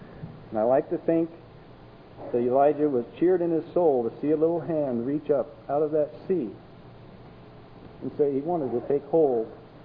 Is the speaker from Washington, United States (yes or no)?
yes; Walla Walla, Washington, United States; I'm from Walla Walla, Washington. We have a lot of wheat farmers out there, and they appreciate the rain.